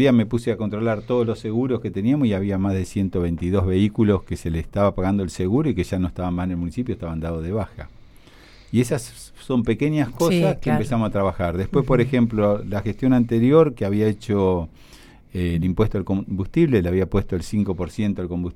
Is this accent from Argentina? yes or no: yes; Berisso, Buenos Aires Province, Argentina; yo soy de Berisso, uno nació, vivió, o sea, tuvo su juventud, todo. Armé mi empresa acá en Berisso, yo vivo de una empresa constructora familiar.